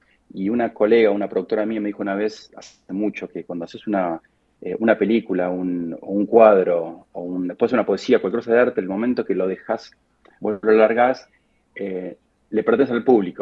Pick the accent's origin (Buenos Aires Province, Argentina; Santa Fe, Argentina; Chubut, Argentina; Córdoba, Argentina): Buenos Aires Province, Argentina; La Plata; also born or lived in southern Argentina; Mira, yo nací en La Plata. Y me crié mucho en el sur porque mis viejos trabajaban en el sur y viajaban mucho. Y cuando volví a La Plata, yo entré en el Colegio San Luis en cuarto grado.